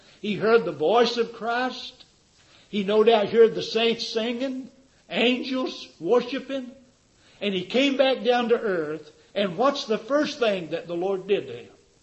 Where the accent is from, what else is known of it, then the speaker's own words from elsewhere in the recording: Tennessee, United States; I was raised down in Tennessee. We bought one pair of shoes a year that I remember.